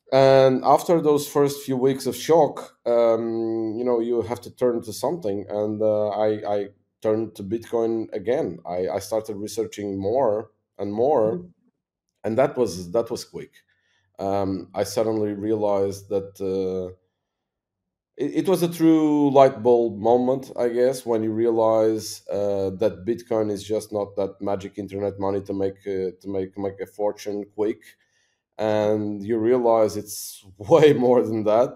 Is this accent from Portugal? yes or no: yes; Madeira, Portugal; English is a second language; I'm an entrepreneur from Madeira.